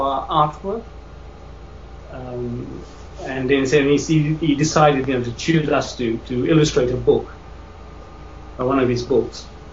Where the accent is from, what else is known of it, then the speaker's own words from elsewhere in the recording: England, United Kingdom; also born or lived in Sri Lanka; We migrated in 1965, so I don't really remember anything of where I was born. Because I was only 3 when I moved to England.